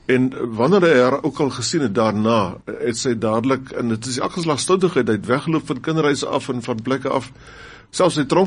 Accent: Swellendam, Western Cape, South Africa; Ons is boere daar van Swellendam, in die Hermetietvallei.

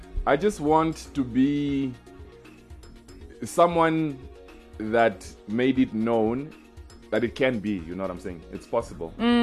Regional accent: Rundu, Kavango East, Namibia; now in Windhoek, Namibia; In Rundu. Born and raised in Rundu.

